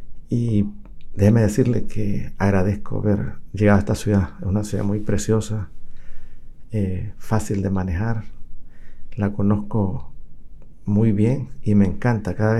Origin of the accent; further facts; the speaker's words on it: La Unión, El Salvador; now in Washington, United States; De la parte oriental de La Unión. Me vine por circunstancias de la guerra y las faltas de oportunidades en nuestro país.